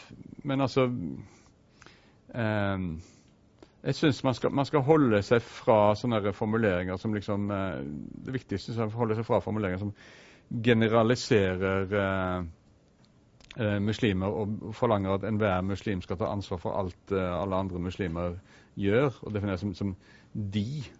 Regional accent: Southwestern Norway, Norway; vokst opp som en veldig sterk kritiker av religion på Sør-Vestlandet der jeg vokste opp

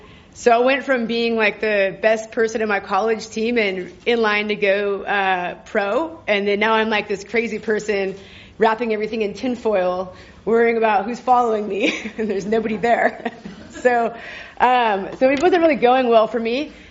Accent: Sacramento, California, United States; I'm from Sacramento, California, in the United States.

